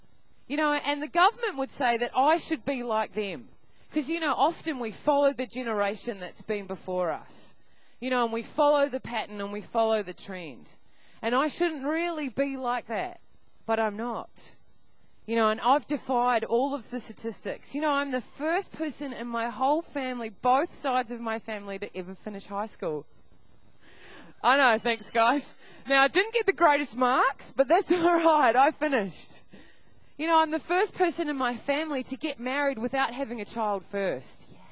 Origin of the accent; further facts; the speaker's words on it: New Zealand; moved away; And they were at high school back in New Zealand. I'm from New Zealand.